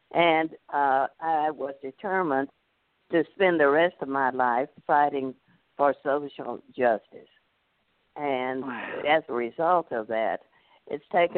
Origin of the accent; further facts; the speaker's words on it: Louisiana, United States; born there; Well, my background was I was born in North Louisiana during the Jim Crow era, and also it was during the Great Depression, so we were very poor.